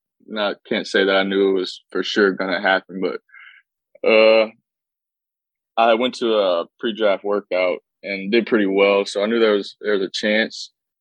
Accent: Natchitoches, Louisiana, United States; Well, I'm from Natchitoches, Louisiana, small town. Not a lot to goes on there, so fell in love with baseball pretty quick.

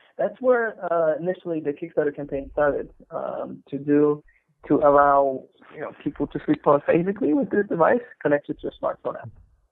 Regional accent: Poland; moved away as an adult; now in United States; I started at the University of Warsaw in my home country in Poland, and then transferred to a Cal State.

